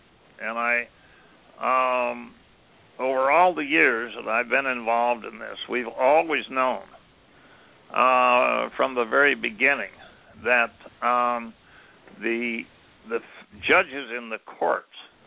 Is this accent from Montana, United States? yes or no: yes; Montana, United States; I'm from Montana, and I'm the one that lit the fire under those fellows